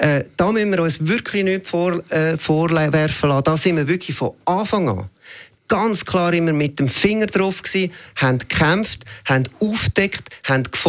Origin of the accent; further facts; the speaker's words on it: Switzerland; wenn wir als Schweizer...